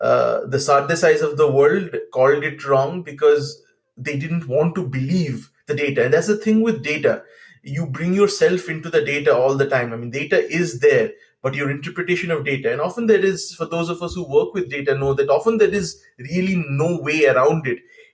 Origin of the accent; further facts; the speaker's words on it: Kolkata, West Bengal, India; So the day I was born, I was a Bengali from Kolkata